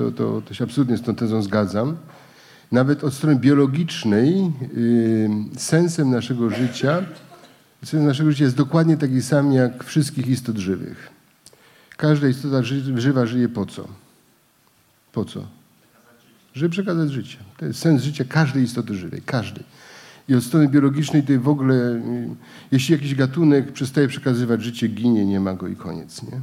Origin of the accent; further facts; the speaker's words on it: Greater Poland Voivodeship, Poland; Ja jestem prosty chłopak z Wielkopolski